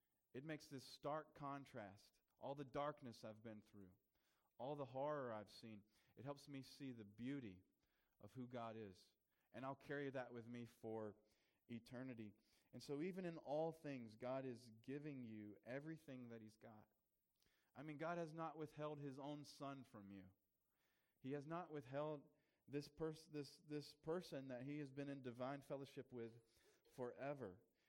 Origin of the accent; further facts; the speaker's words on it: South Carolina, United States; Turn to your neighbor and say, I'm going to teach you some southern language today. I'm from South Carolina, if you don't know.